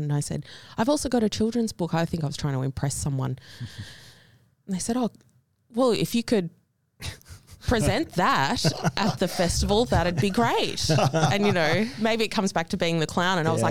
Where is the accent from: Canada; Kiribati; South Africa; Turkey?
Kiribati; now in Australia; I'm here as an Australian representative but as a kiribati writer.